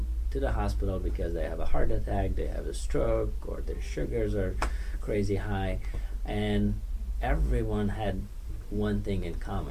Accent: Afghanistan; I'm from Afghanistan. There's no healthcare system.

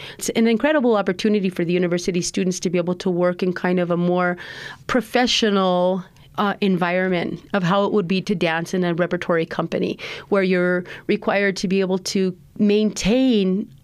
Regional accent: Albuquerque, New Mexico, United States; I'm from Albuquerque.

